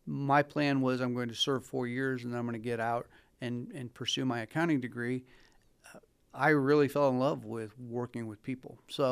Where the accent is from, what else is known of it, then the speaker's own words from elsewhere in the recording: Akron, Ohio, United States; also born or lived in Barberton; born and raised in Akron and lived in Barberton all my life, graduated from Barberton High School, came to Akron